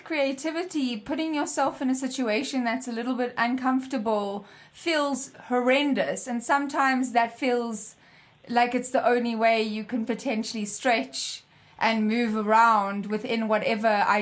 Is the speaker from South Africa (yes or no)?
yes; South Africa; I'm South African